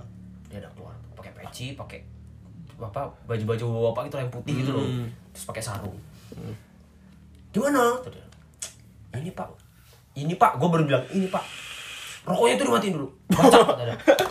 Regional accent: Lampung, Indonesia; karena gua dari provinsi Lampung, dari Lampung Barat

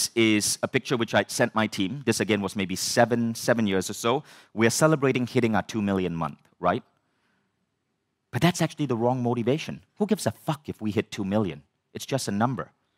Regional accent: India; It's because I'm an Indian male. And if you're an Indian immigrant, you learn very early in your family that your parents value education.

